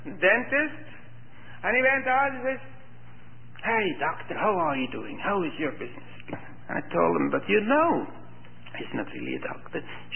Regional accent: Switzerland; I came originally from Switzerland. It's the land of the many banks.

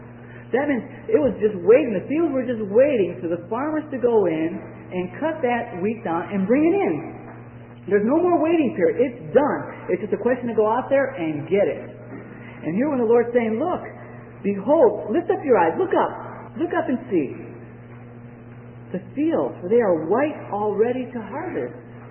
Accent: Chicago, Illinois, United States; I grew up, I was born in Chicago, youngest of six.

